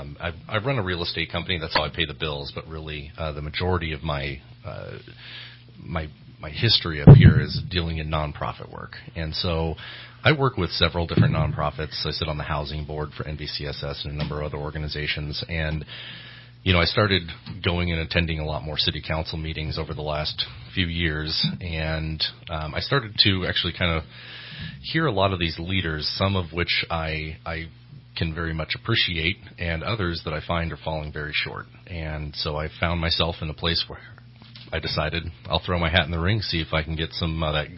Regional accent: Paradise, California, United States; For me, I grew up in Paradise.

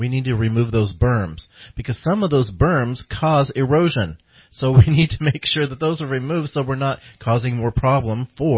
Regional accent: McArthur, California, United States; I grew up in MacArthur, which is the Intermountain area in northeastern Shasta County, and I grew up up there, and we used to go out in the woods all the time.

